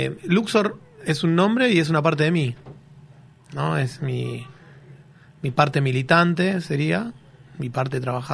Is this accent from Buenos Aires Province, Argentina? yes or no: yes; La Plata, Buenos Aires Province, Argentina; arranqué a pintar en el 2010 en La Plata, en Argentina, que es de donde soy.